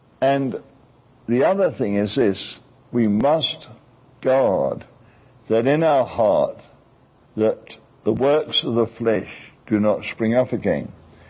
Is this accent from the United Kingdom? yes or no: yes; England, United Kingdom; You know, I come from England